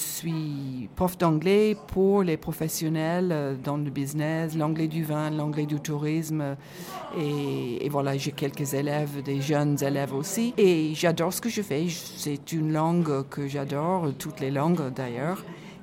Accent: Ireland; French is a second language; moved away as an adult; now in Carpentras, France; Donc, je viens de l'Irlande du Sud. Et je vis ici en France depuis 30 ans maintenant. Et je me suis installée à Carpentras il y a 3-4 mois.

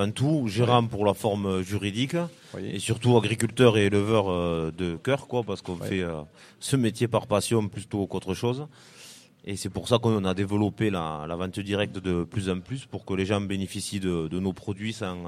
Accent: Belcaire, Occitanie, France; Alors nous on vient de Belcaire-Espezel, deux communes du pays de Sceaux, l'autre pays de Sceaux dans les Pyrénées. Donc vu mon accent, je vais mentir à personne, vous avez bien compris qu'on n'est pas d'ici.

